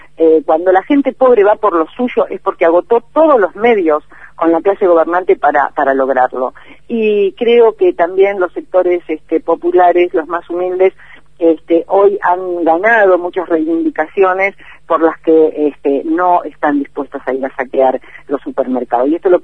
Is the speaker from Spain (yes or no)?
no; Argentina; los que estamos tremendamente inseguros somos el pueblo argentino en su conjunto